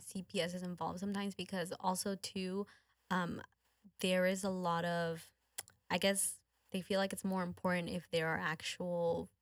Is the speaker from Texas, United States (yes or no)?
yes; Houston, Texas, United States; born there; Yes. And I was born here in Houston, so very different cultures. I identify more, so I definitely identify with both, but we're just a lot closer to like the Mexican side of my family.